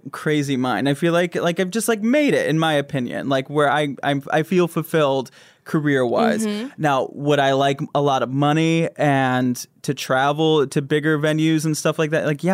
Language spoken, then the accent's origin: English; Grand Rapids, Michigan, United States; Grand Rapids, Michigan.